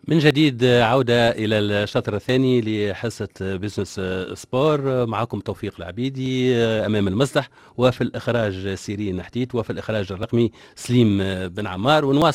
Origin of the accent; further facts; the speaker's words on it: Tunisia; وهذا شرف لنا كتونسيين.